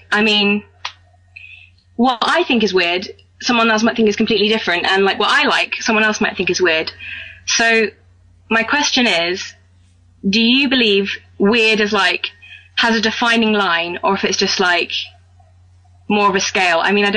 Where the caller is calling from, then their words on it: Reading, South East England, United Kingdom; I'm calling from England.